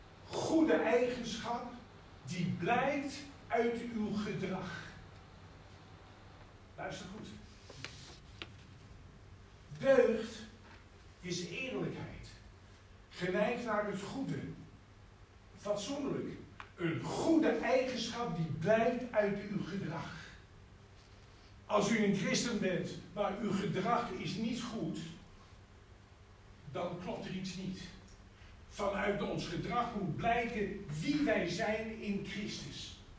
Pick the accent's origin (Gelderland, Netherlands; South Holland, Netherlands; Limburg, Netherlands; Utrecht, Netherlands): Utrecht, Netherlands; born there; Geboren in Utrecht in de Otterstraat, bijna binnenstad.